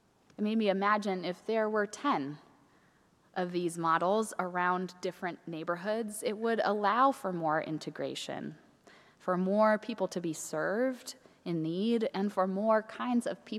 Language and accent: English; Minneapolis, Minnesota, United States; One of my favorite restaurants in my hometown of Minneapolis has been in the news a lot this spring.